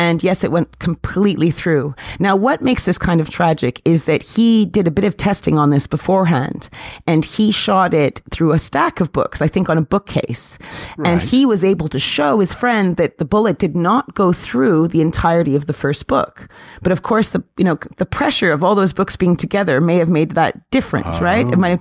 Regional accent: United Kingdom; I'm British.

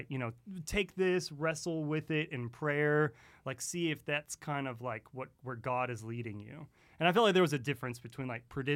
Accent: Midlothian, Texas, United States; I grew up down in Midlothian, Texas. It's not made up.

